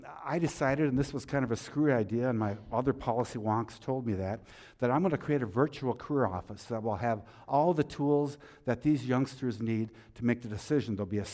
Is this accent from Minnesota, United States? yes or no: yes; Duluth, Minnesota, United States; I go to Duluth East. Wonderful, that's my hometown.